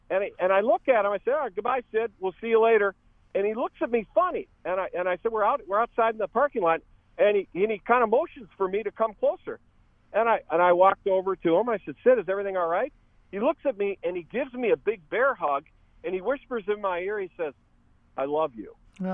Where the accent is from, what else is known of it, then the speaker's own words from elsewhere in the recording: Rochester, United States; So, I'm coming back from South Dakota pheasant hunting, and I grew up in Rochester.